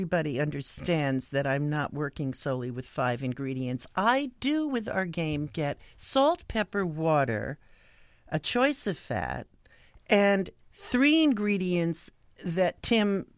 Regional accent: New Jersey, United States; born there; You were born in New Jersey and I was born in New Jersey, so we have a bond, right?

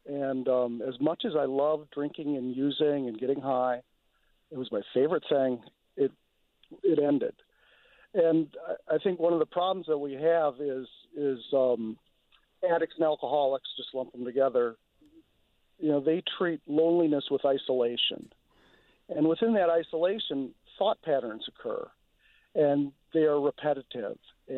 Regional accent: Minneapolis, Minnesota, United States; I'm from Minneapolis and in recovery 25 years now.

